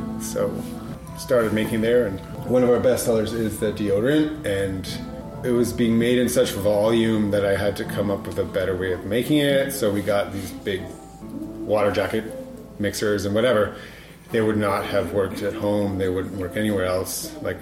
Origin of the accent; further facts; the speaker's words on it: Edmonton, Alberta, Canada; I'm Alberta. Edmonton, originally